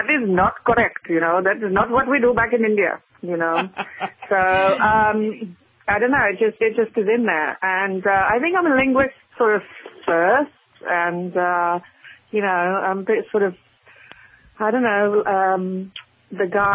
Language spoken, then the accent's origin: English; Midlands, United Kingdom; being born and raised in England, there are like a plethora of different accents from various regions. And I'm from the Midlands, which is, you know, right, it's the smack bang in the middle of the country.